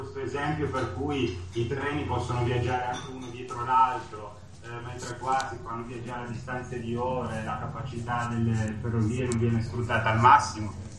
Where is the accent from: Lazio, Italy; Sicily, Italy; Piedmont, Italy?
Piedmont, Italy; Turin; now in Genoa, Italy; Io non sono genovese, sono un torinese cresciuto in mezzo alle montagne del Piemonte, in mezzo alla Valsusa, che poi si è trasferito a Genova.